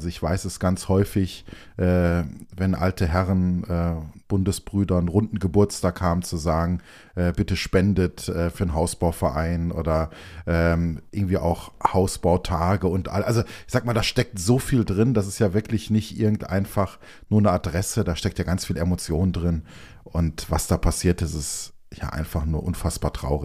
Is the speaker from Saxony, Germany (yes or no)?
no; Stuttgart, Baden-Württemberg, Germany; born there; ich bin gebürtiger Stuttgarter und bin dann zigmal umgezogen.